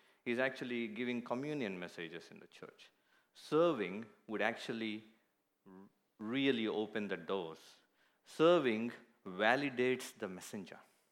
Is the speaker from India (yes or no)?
yes; India; I was born in India and I was grown up in India. My dad was very poor